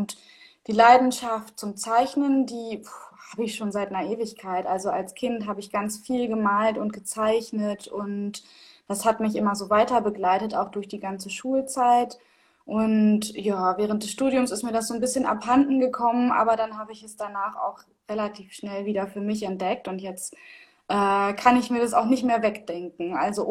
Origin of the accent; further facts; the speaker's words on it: Hanover, Lower Saxony, Germany; ich komme aus Hannover